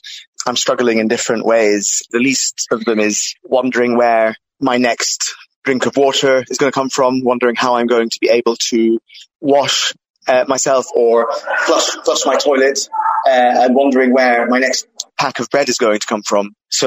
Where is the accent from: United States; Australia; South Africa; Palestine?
Palestine; also born or lived in United Kingdom; I'm British and I'm Palestinian. I was Palestinian before I was British.